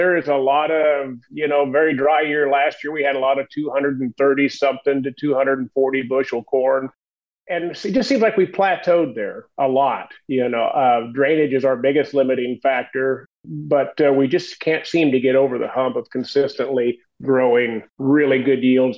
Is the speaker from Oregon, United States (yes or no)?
no; St. Joseph, Illinois, United States; Okay, so we're East Central Illinois. We are, St. Joseph is my hometown.